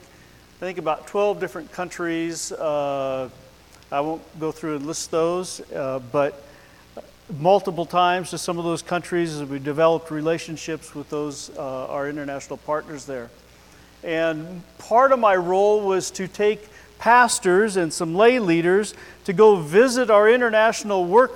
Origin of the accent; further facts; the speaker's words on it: Tacoma, Washington, United States; So I grew up in the Pacific Northwest, Tacoma, Washington.